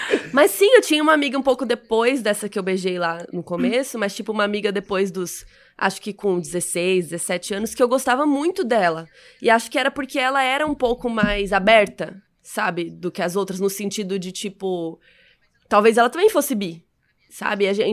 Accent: Cuiabá, Mato Grosso, Brazil; born there; É, eu nasci em Cuiabá.

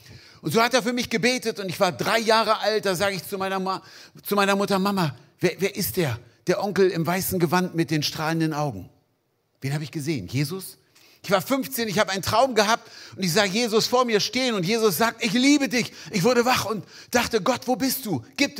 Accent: Hanover, Lower Saxony, Germany; Ich komme aus Hannover

